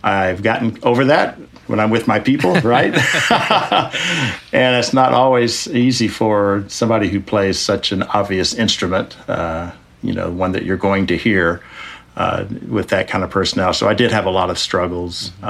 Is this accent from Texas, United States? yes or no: yes; Texas, United States; I'm a Texan, a native Texan. I've lived in many other places. My dad was retired Air Force and worked for the FAA, so we did move quite a bit, but Texas was always home base